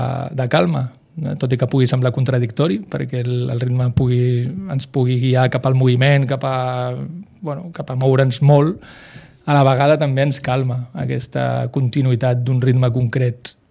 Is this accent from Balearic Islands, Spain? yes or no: no; Sitges, Catalonia, Spain; em venia molt de gust portar-ho a Sitges, al meu poble.